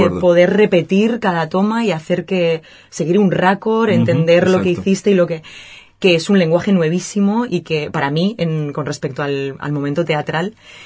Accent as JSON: {"language": "Spanish", "town": "Pamplona", "region": "Navarre", "country": "Spain", "said": "Soy de Pamplona, de Navarra."}